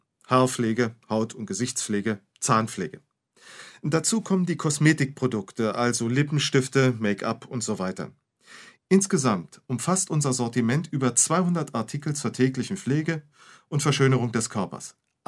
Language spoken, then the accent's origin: German; Neustadt, Germany; born there; now in Hannover, Germany; Geboren bin ich in Neustadt. Anfang der 70er Jahre bin ich nach Hannover gekommen